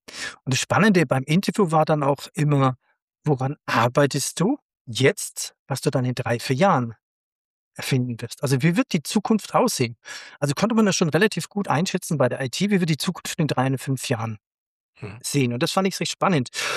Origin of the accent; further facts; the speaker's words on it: Bayreuth, Bavaria, Germany; Ich komme aus Bayreuth und da fließt ein Fluss durch.